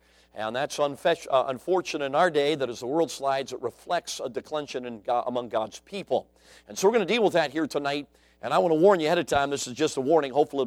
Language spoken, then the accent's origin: English; Chicago, Illinois, United States; accent: Chicago; also born or lived in Greenville, South Carolina; I grew up in Chicago, and a friend of mine, Frank Bailey, who traveled with me in our ministry for 10 years, has said … when you really start preaching, he said that Chicago accent comes out thick, okay?